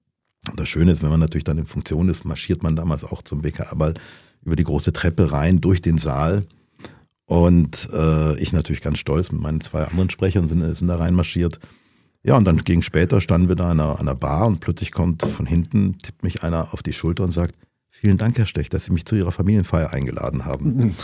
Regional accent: Ludwigsburg, Baden-Württemberg, Germany; weil ich komme aus dem Stuttgarter Raum, Ludwigsburg, habe dann auch in Tübingen studiert

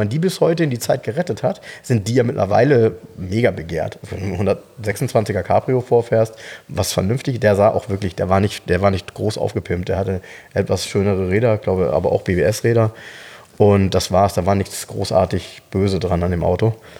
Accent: Soltau, Lower Saxony, Germany; Ich habe damals in Soltau, jetzt kommt wieder meine Heimat, nämlich genauso in Erinnerung.

